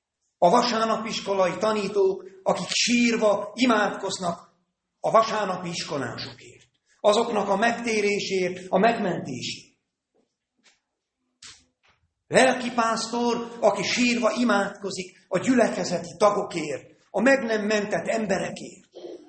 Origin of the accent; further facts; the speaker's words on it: Bihor, Romania; két kilométer volt Váradtól, egy kis Szálda-Vága, ahol felnőttem